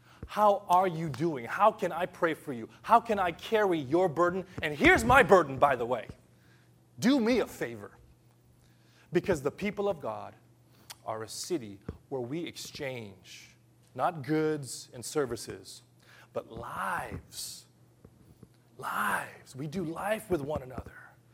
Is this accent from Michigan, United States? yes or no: no; Los Angeles, California, United States; now in Hiroshima, Japan; I come from Los Angeles. I grew up there.